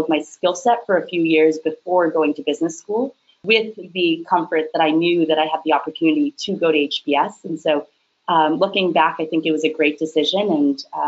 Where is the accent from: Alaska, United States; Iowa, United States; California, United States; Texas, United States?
Texas, United States; Dallas; now in Boston, United States; So I grew up in Texas, so from Dallas